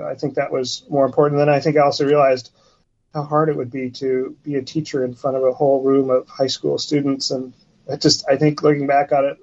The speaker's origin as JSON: {"language": "English", "region": "Colorado", "country": "United States", "said": "I'm originally from Colorado."}